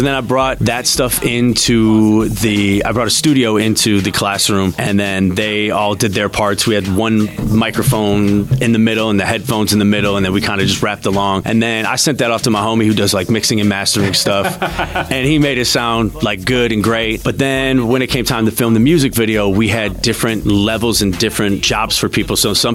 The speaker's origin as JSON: {"language": "English", "town": "Kenosha", "region": "Wisconsin", "country": "United States", "tie": "born or raised there", "said": "I grew up in Kenosha, Wisconsin."}